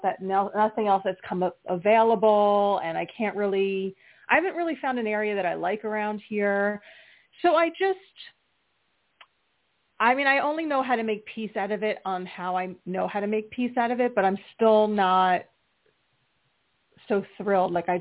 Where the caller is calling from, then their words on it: Pennsylvania, United States; Pennsylvania.